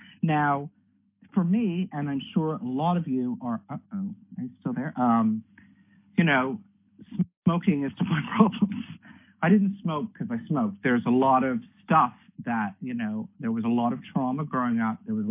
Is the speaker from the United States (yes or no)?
no; Canada; now in United Kingdom; though I'm Canadian, I live in the UK